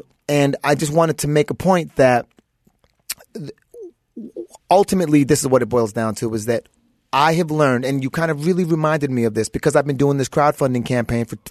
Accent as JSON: {"language": "English", "town": "Brooklyn", "region": "New York", "country": "United States", "tie": "born or raised there", "also_born_or_lived": "Trinidad and Tobago / Queens / Texas / California", "said": "I was born in Brooklyn."}